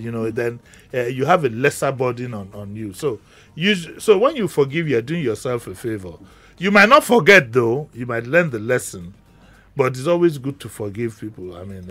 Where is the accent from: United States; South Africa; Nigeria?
Nigeria; I'm proud as a Nigerian of that movie. I'm very, very proud.